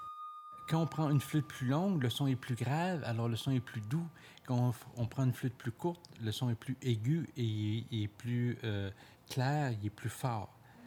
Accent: Quebec, Canada; born there; Je suis gaspésien de naissance.

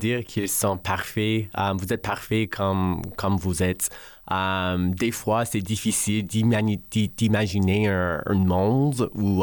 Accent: Ottawa, Ontario, Canada; now in Montreal, Canada; Moi, j'ai grandi à Ottawa, mais je suis maintenant à Montréal.

